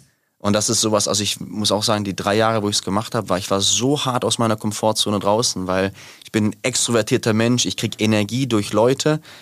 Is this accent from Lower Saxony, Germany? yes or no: no; Pfrohndorf, Baden-Württemberg, Germany; ich komme nicht mal aus Nagold, also Nagold hat 15.000 Einwohner, ich komme aus Pfrohndorf von Nagold mit 500 Einwohnern und mein Nervensystem ist halt so aufgewachsen